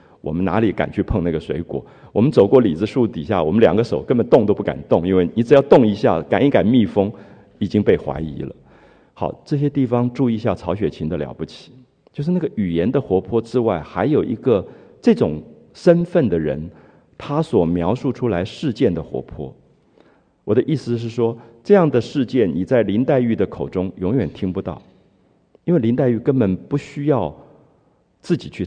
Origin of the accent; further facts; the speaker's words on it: Taiwan; 比如说我记得我的童年在台湾，有些社区，比如说我最早记得的那个社区，不是每一家都有自来水